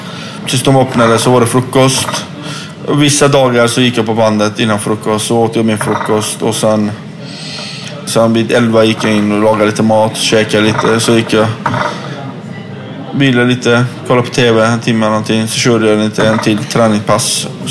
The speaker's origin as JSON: {"language": "Swedish", "country": "Iran", "said": "Jag är iranier. Jag pratar inte persiska på kanske 2-3 gånger."}